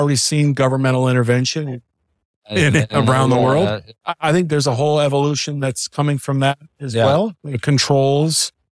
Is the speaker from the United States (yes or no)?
yes; Livermore, California, United States; I grew up in Livermore, a very small town in the Bay Area.